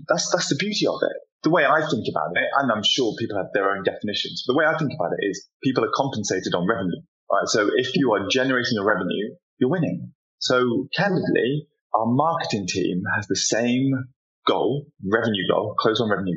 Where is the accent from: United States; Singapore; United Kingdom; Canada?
United Kingdom; I'm British